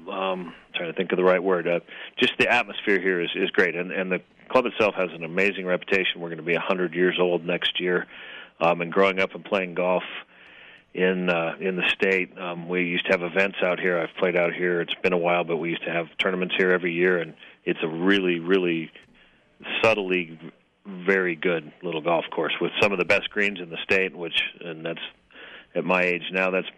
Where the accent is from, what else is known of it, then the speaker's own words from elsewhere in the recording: Boulder, Colorado, United States; So I am a Colorado native. I was born and raised in Boulder, but with rural roots.